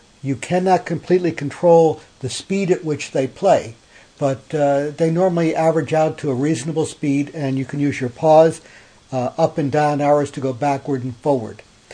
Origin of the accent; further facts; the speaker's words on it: Branford, Connecticut, United States; I'm from Brantford, Connecticut, and I'm going to review Elgato's iHome.